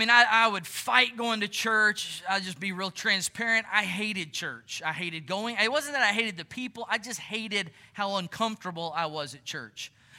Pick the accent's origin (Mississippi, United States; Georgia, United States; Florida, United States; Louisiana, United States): Georgia, United States; I'm from Georgia. Winter's coming. I don't like this.